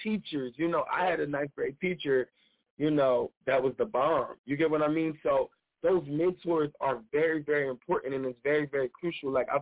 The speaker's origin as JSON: {"language": "English", "town": "Trenton", "region": "New Jersey", "country": "United States", "tie": "born or raised there", "said": "You know, I grew up in Trenton. Trenton is pretty rough or whatever."}